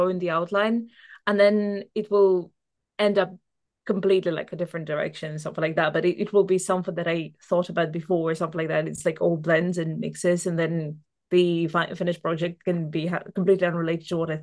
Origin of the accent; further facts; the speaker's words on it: Russia; English is a second language; like I come from Russia, whatever.